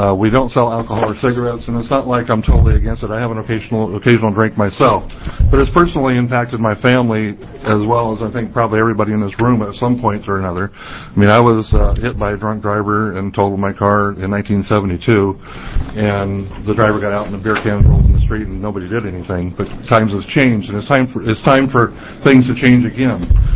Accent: Portland, United States; I'm from Portland.

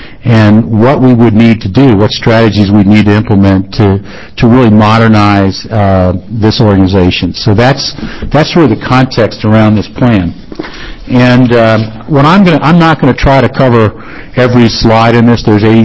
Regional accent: Virginia, United States; I grew up in Virginia, got my undergraduate degree in economics

